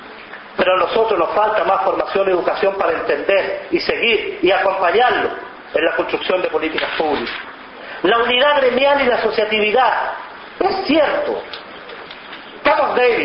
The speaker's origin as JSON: {"language": "Spanish", "country": "Chile", "said": "Y lo digo de forma muy especial, soy chileno"}